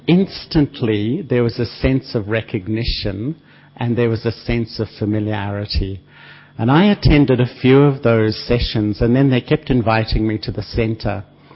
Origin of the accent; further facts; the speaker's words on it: Australia; also born or lived in London, United Kingdom; even though I'm from Australia, I was living in London at the time.